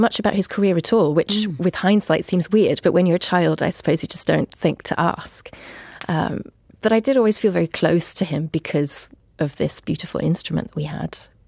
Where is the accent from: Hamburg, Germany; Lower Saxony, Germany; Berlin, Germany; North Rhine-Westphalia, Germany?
Berlin, Germany; our home growing up in Berlin.